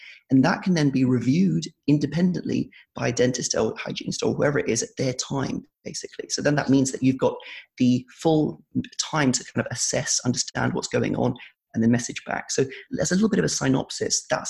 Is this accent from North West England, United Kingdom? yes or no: yes; North West England, United Kingdom; now in London, United Kingdom; I'm from Lancashire, so I'm not from London.